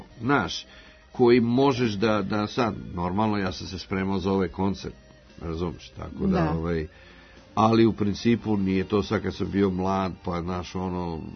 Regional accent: Belgrade, Serbia; now in Los Angeles, United States; ja sam deo Beograda, ovo je moj rodni grad, ja živim jako dugo u Los Angelesu, ali kad god sam ovde, znaš, ovde su koreni, jel tako, ovde familija, prijatelji, rodbina

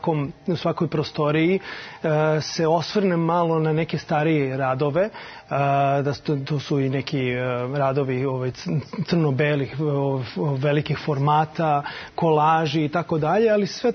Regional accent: Belgrade, Serbia; drago mi je da je to u mom rodnom gradu Beogradu

